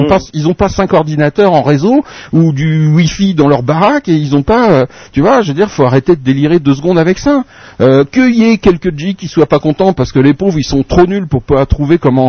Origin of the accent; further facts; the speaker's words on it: France; je viens de France.